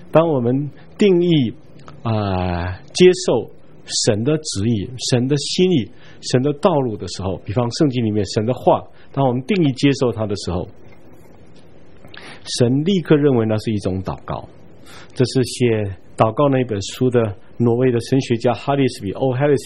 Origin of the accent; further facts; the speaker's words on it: Taiwan; 可是就是我们台湾人也说要有这些地理